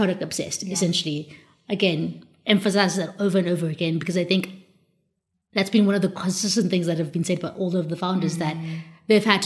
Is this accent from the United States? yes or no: no; South Africa; as South African specifically, you sometimes look around and you're like, so much is going wrong.